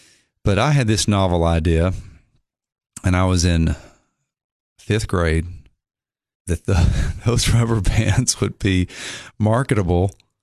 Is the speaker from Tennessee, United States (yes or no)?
yes; Monterey, Tennessee, United States; the truth is I'm from Putnam County. I grew up in Monterey, Tennessee, went to school there, got my high school graduation, played 3 or 4 sports.